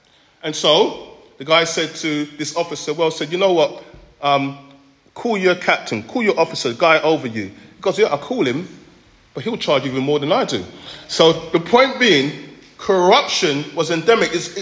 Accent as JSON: {"language": "English", "region": "London", "country": "United Kingdom", "said": "I'm from East London. My parents came over here from Jamaica. We lived in a terraced house in Walthamstow. We had a three-bedroom. There were six of us."}